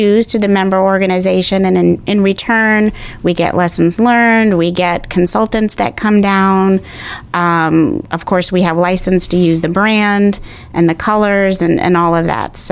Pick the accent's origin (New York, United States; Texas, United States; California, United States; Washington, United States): New York, United States; You might as well say I am. I'm from New York, but I've been here most of my life.